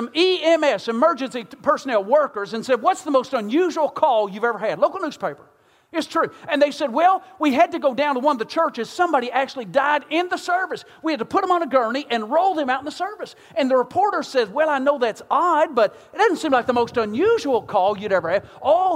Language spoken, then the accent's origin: English; Kentucky, United States; I'm from Kentucky, and they would say, well, what do the ladies do while the guys are watching television? I said, you ain't been down here.